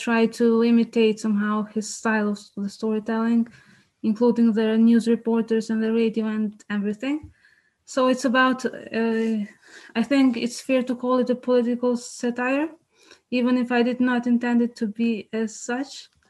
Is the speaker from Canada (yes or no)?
no; Kosovo; English is a second language; I'm from Kosovo